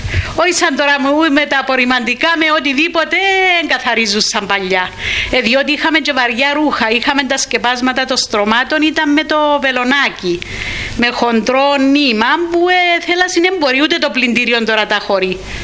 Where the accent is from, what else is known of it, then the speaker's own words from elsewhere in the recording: Potamiou, Limassol District, Cyprus; Ναι, αυτό είναι στο χωριό μου στην Ποταμιού.